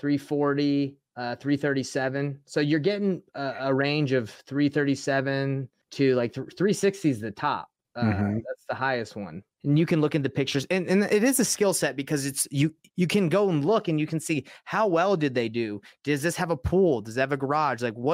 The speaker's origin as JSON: {"language": "English", "town": "East Cobb", "region": "Georgia", "country": "United States", "tie": "born or raised there", "said": "I grew up in East Cobb in Georgia"}